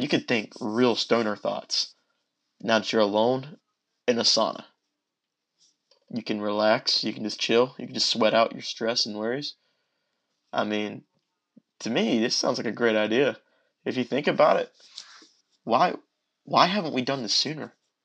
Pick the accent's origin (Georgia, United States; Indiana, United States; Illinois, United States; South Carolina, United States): South Carolina, United States; I'm from South Carolina, but I love the winters and falls better.